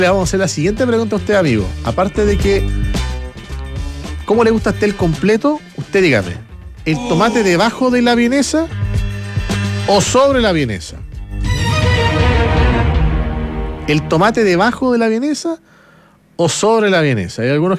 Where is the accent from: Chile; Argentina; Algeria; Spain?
Chile; los que vivimos, los que nacimos, los que nos criamos acá en Chile y nos criamos con el completo